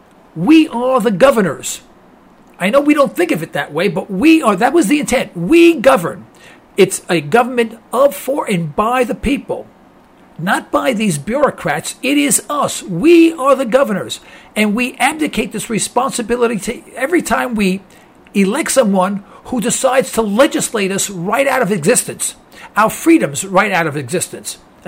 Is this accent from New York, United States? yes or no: yes; New York, United States; Now, Giuliani is an Italian from New York. I'm an Italian from New York.